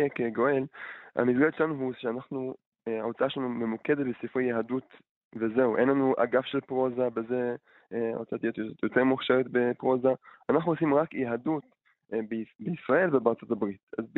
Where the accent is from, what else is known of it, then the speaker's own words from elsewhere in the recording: England, United Kingdom; now in Israel; נכון, אני גדלתי באנגליה, וזכיתי לעלות לארץ